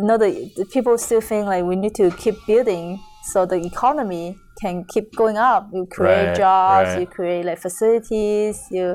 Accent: Hong Kong; I'm from Hong Kong.

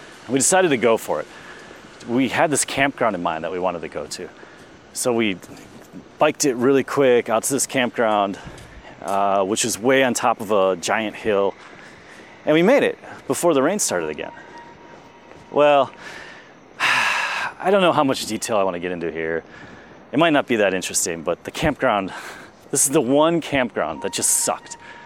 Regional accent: Wisconsin, United States; And I'm from Wisconsin, where we have beautiful fall colors

